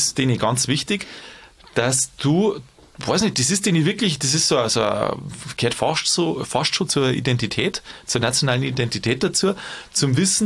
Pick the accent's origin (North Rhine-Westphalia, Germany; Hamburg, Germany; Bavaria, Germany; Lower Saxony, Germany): Bavaria, Germany; gibt es ein paar so Gegenden bei uns in Bayern